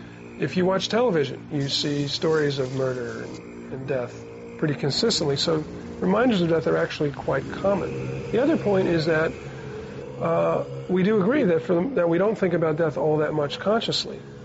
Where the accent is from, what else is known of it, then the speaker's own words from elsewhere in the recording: New York, United States; I'm a New Yorker. I'm from New York.